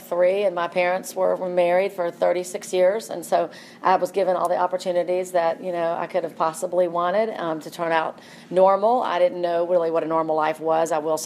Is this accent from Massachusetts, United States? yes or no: no; Atlanta, Georgia, United States; So I'm from Atlanta, born and raised. I live over inside the perimeter off Barcliff Road, and I went to elementary school at Oak Grove, and I went to high school at Lakeside, and I still live in that area